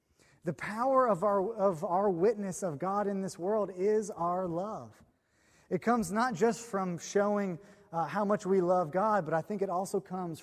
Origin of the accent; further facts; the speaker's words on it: Nolensville, Tennessee, United States; I grew up in Nolensville. I grew up in a really wealthy county with an excellent school system.